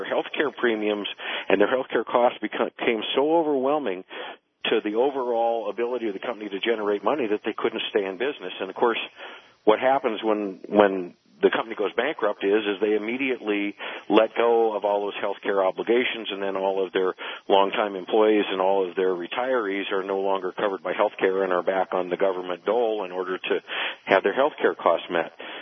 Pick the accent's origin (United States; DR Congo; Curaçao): United States; Missoula, Montana; a local call center here that's just come into my hometown of Missoula, Montana